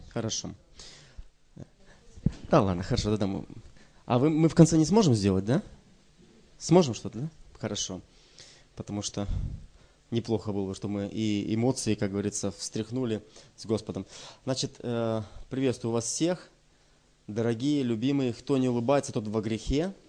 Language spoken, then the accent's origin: Russian; Moldova; moved away as an adult; now in Russia; мы как раз переехали в Россию. И я сам с Молдавии.